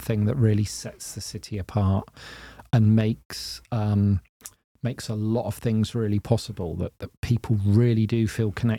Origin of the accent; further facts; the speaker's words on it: Salisbury, South West England, United Kingdom; now in Portsmouth, United Kingdom; I come from Salisbury.